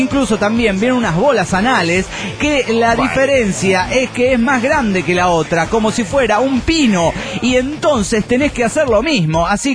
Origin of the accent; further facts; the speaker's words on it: Santa Rosa, La Pampa, Argentina; de Santa Rosa, Argentina.